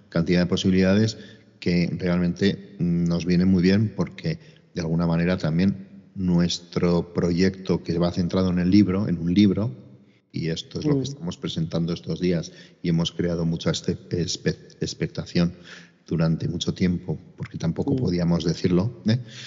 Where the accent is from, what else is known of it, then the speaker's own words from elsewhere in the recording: Pamplona, Navarre, Spain; y somos tan de Pamplona que un día, pues no sé cómo salió